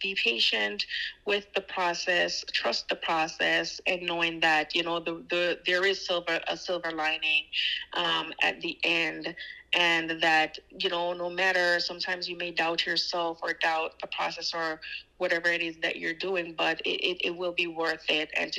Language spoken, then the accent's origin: English; Jamaica; we're Jamaican through and through, so.